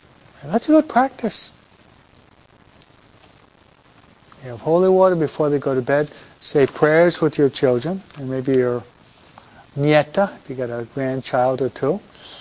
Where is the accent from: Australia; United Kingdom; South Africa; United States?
United States; Detroit, Michigan; born there; I was baptized in Detroit, Michigan. I was born in Michigan. Detroit, no?